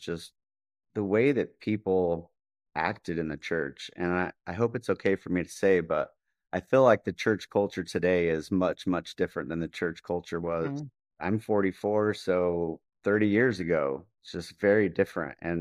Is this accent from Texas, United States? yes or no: yes; Texas, United States; I grew up in Texas. My family are all members of the church on both sides, huge families, all active.